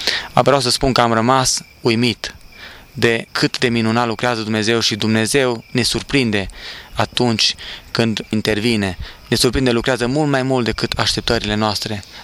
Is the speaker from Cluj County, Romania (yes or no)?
yes; Turda, Cluj County, Romania; eram patru, eram noi doi din Turda și erau încă cu noi doi băieți din Botoșani